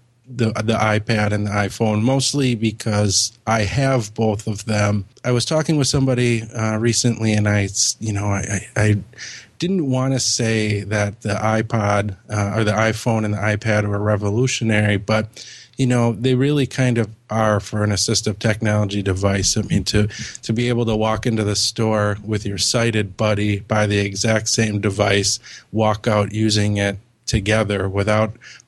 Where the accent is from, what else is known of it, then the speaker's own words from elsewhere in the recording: Milwaukee, Wisconsin, United States; Like you mentioned, I'm from Milwaukee, Wisconsin.